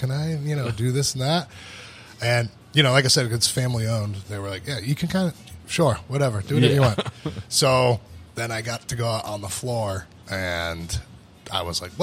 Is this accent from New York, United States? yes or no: no; Nashua, New Hampshire, United States; I grew up in Nashua.